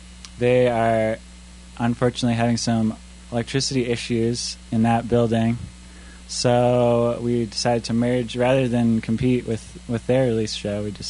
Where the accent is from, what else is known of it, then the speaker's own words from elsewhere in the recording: Massachusetts, United States; moved away; I'm from Massachusetts.